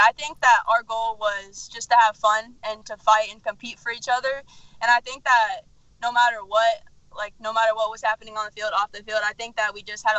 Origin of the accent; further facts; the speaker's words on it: Lake City, Florida, United States; I'm from Lake City, Florida, okay. Which is about 30, 45 minutes outside of Gainesville. It's kind of a small country town, so kind of moving to the city was kind of a big thing for me. I'm kind of from the woods.